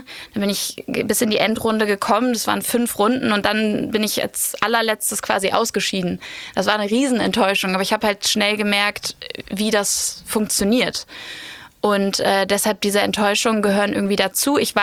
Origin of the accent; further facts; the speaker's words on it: Hamburg, Germany; ich bin halt in Winterhude groß geworden. Und für mich hat Hamburg bestanden aus Tretboot fahren und schwimmen in der Alster, Fahrrad fahren, später dann irgendwie mit 16 über die Reeperbahn laufen. Also ich hatte so die beste Kindheit und Jugend in Hamburg.